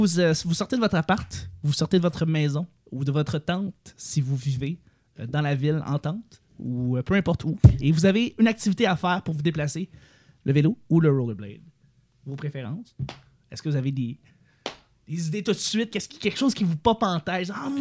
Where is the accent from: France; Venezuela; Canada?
Canada; Verdun, Quebec; On vient de Verdun. On est né à Verdun.